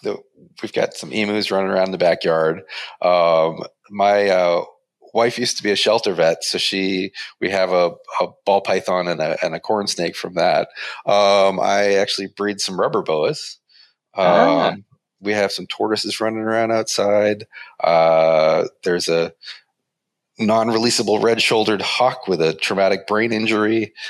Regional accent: Maine, United States; I think I got an annul as a little kid and growing up in Maine.

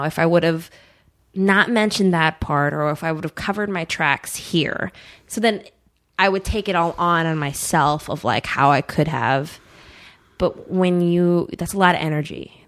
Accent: Eagan, Minnesota, United States; I grew up in Eagan, which is a suburb of St. Paul, so it's predominantly white in a, you know, a white state.

